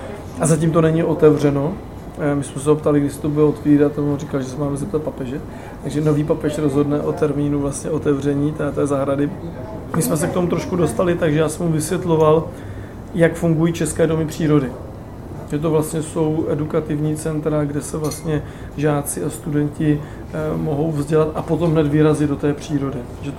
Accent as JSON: {"language": "Czech", "town": "Brno", "region": "South Moravian Region", "country": "Czechia", "said": "A já jsem mu říkal, že my se z Brna všichni známe"}